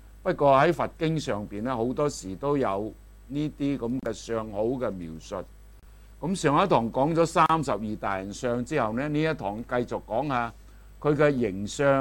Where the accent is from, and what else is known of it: Guangdong, China